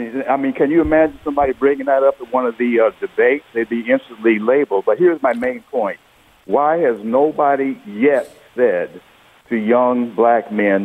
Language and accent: English; United States; Yeah, I'm a black brother, black man. Born and raised in America, been here all my life.